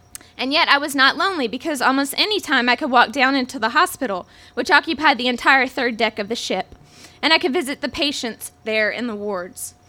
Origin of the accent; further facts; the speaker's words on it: Bible Belt, United States; I was raised Catholic in the Bible Belt, after all